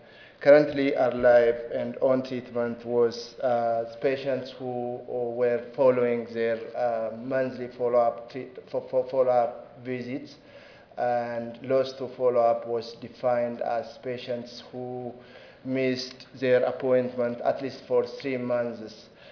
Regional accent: Ethiopia; English is a second language; I am from Ethiopia and I work for Oromia Regional Health Bureau in Ethiopia.

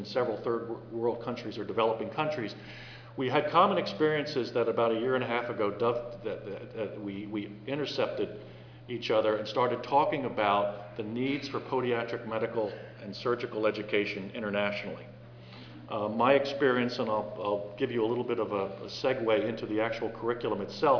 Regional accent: Philadelphia, Pennsylvania, United States; I'm a podiatrist from Philadelphia. I practice up at Roxborough Hospital.

